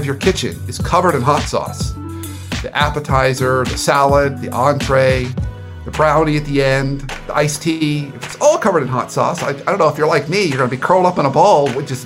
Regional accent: Dayton, Ohio, United States; born there; So I was born in Dayton, Ohio. My dad worked for a meat paper company. So we moved around from paper mill town to paper mill town.

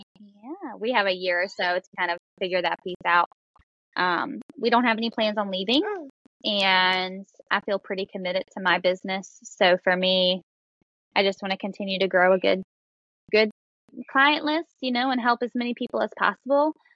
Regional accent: Virginia, United States; I'm originally from Virginia. Yep. I'm a mountain girl.

